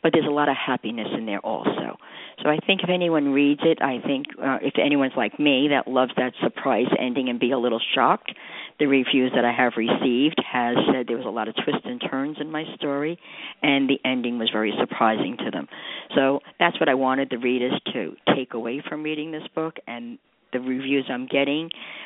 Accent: New York, United States; also born or lived in New Jersey; now in Florida, United States; I come from New York, New Jersey, and I'm in Florida now.

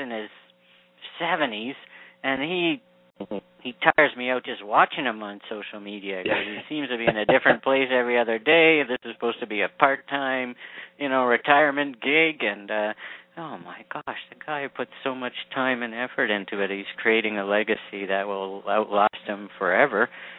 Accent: Canada; because I'm a Canadian, I know how to spell

